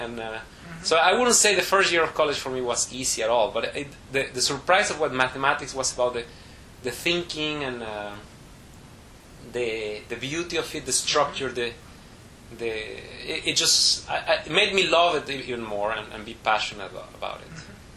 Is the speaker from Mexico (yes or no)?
yes; Mexico City, Mexico; I was born and raised in Mexico. Mm-hmm. I grew up in Mexico City. It's a huge monster of a city.